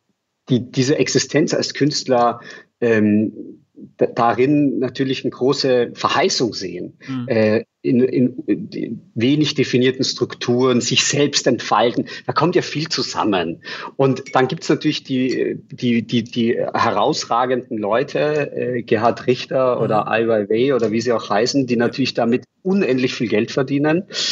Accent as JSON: {"language": "German", "region": "Vienna", "country": "Austria", "tie": "born or raised there", "said": "Ich bin in Wien groß geworden"}